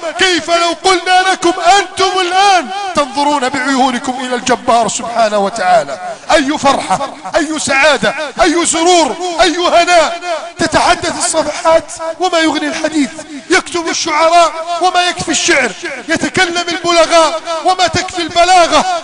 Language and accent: Arabic; Egypt; واجعل بلدنا مصر آمنا مطمئنا وسائر بلاد